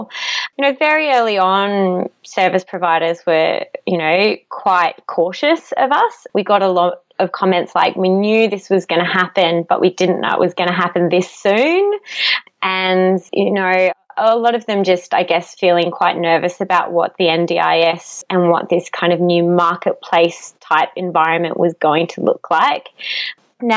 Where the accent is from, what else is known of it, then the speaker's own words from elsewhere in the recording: Sydney, New South Wales, Australia; now in Melbourne, Australia; So moved to Melbourne because I'm originally from Sydney